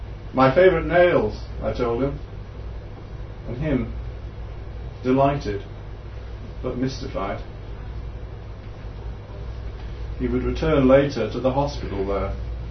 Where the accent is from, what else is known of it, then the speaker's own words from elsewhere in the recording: Barry, Wales, United Kingdom; I grew up in South Wales in Barry, in what I consider to be an Irish Catholic ghetto.